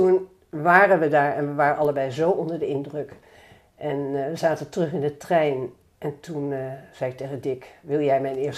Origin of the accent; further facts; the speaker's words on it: Delft, South Holland, Netherlands; now in Amsterdam, Netherlands; ik ben geboren in Delft, daar ben ik opgegroeid. En na de kweekschool, dat zo heette dat vroeger, ben ik naar Den Haag, dat was in Den Haag, ben ik naar Amsterdam gegaan